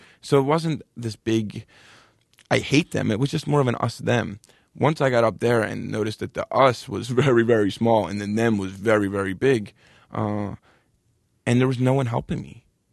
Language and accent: English; Philadelphia, Pennsylvania, United States; born or raised there